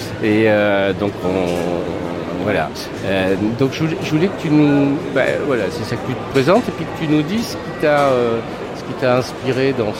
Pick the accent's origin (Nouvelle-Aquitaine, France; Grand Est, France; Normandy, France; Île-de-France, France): Nouvelle-Aquitaine, France; Limoges; revenir au Hall, qui est un quartier de mon enfance, au Hall de Limoges